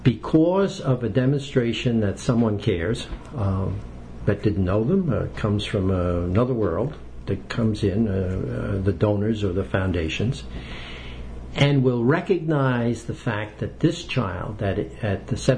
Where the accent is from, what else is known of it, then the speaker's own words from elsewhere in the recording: New York, United States; accent: New York; It's 30 miles north of New York City. I've never lost my New York accent.